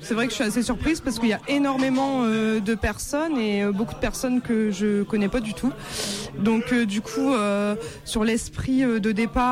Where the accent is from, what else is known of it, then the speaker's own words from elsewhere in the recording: Lens, Hauts-de-France, France; Moi je suis issue du bassin minier, de Lens à l'origine. Là j'ai vécu 10 ans à Liévin.